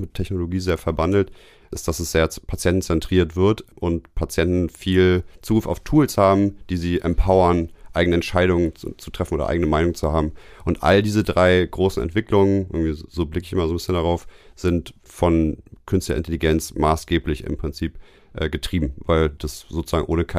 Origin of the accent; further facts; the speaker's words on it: Potsdam, Brandenburg, Germany; born there; Ich bin gebürtiger Potsdamer.